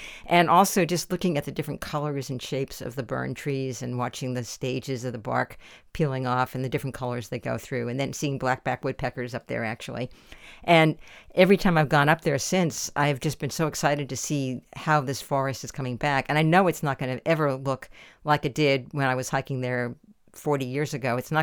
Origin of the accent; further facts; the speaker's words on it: East Coast, United States; also born or lived in California; now in Portland, United States; when I first came to Portland in the early 70s, and I came from California, but very short time there. Mainly I'd grown up in the East Coast